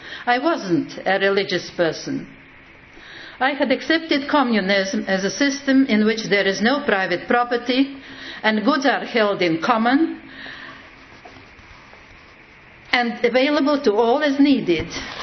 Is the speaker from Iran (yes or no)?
no; Latvia; also born or lived in Russia; I am a Latvian, but I was born in Russia.